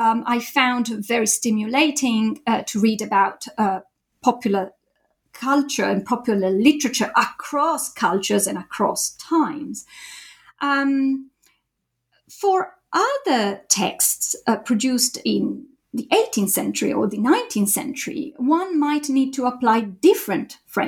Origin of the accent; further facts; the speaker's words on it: Italy; also born or lived in Japan; now in Cambridge, United Kingdom; I did my PhD in Italy, my home country